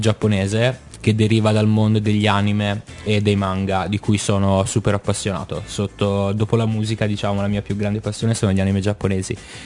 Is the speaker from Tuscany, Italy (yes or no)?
yes; Pisa, Tuscany, Italy; now in Milan, Italy; io in realtà sono di Pisa, anche se ormai sono milanese di adozione, perché per mille motivi mi sono ormai da anni diviso fra Pisa e Milano